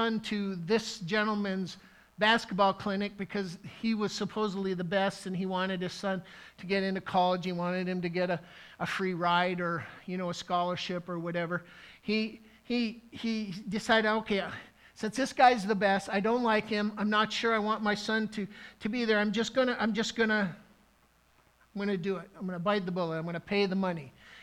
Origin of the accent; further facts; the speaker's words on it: Midwest, United States; I grew up in the Midwest, and the author's talking about what he calls this gentleman that he met an Easterner.